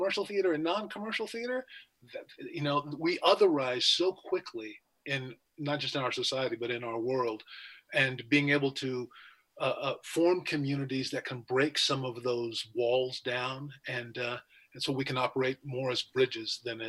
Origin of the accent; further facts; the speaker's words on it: Texas, United States; I grew up in Texas, and Texas was, I think, the first state in 1980 to adopt Juneteenth as a state holiday.